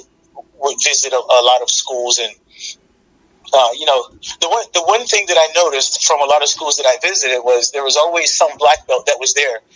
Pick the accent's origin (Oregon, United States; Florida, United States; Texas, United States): Florida, United States; Palmetto; But, you know, I'm from Palmetto, Florida. You know, look it up on the map. It's really small.